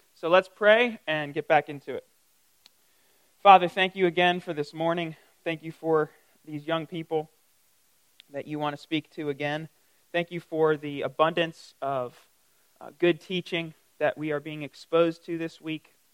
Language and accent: English; Reading, Pennsylvania, United States; now in Greer, United States; The specifics would be … I grew up in Reading, Pennsylvania. I'm 31, I think. Yeah. You know, I'm married. I got a couple of kids. I live out in Greer now.